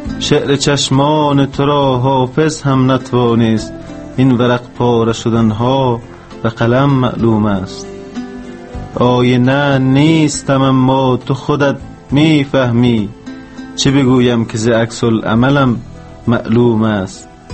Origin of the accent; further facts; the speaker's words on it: Chimtal, Balkh, Afghanistan; born there; سال 1366 در ولایت بلخ ولسوالی چمتال به دنیا آمدیم